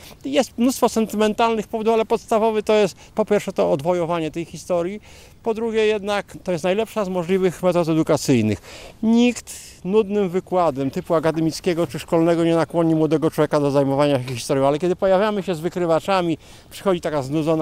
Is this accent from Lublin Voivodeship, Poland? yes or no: no; Subcarpathian Voivodeship, Poland; w tamtych moich stronach Puszczy Sandomierskiej interesował się historią